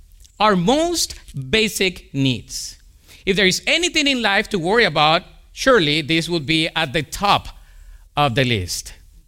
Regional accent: Colombia; accent: Colombian; English is a second language; Let me repeat it again, in case you didn't get my Colombian accent.

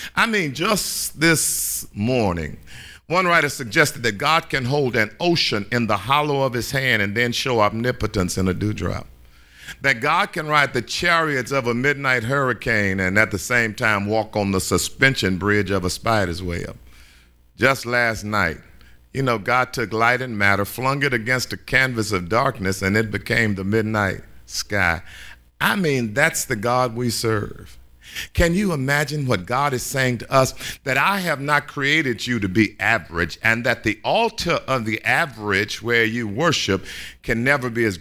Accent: Hearne, Texas, United States; I grew up in Hearne, Texas, and it's a small little city, almost a hamlet in central Texas.

